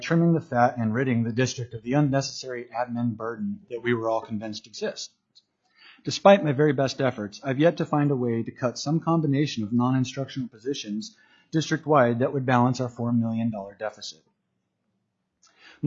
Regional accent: Seward, Alaska, United States; now in Kodiak, United States; Growing up in Seward, there was not a single instance where I had a classroom teacher who was new to the profession.

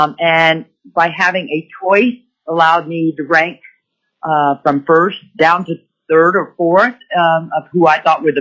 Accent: Anchorage, Alaska, United States; I'm from Anchorage.

